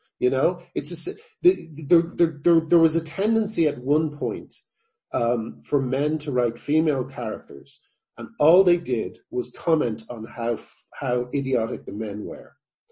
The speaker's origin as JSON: {"language": "English", "country": "Ireland", "tie": "born or raised there", "said": "I mean, like I grew up in Ireland, and when I was a kid, I would be fairly wounded by buying British comics"}